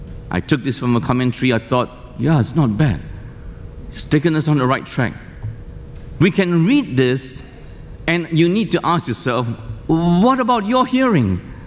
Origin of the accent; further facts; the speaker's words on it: Malaysia; But I grew up in Malaysia, I grew up in a non-Christian home.